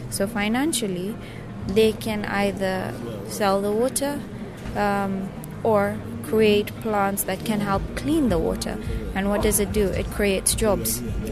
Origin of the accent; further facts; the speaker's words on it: Mombasa, Mombasa County, Kenya; I'm Kenyan. born and brought up in Mombasa. I'm quite mixed, so I do have French, Portuguese, and Indian blood.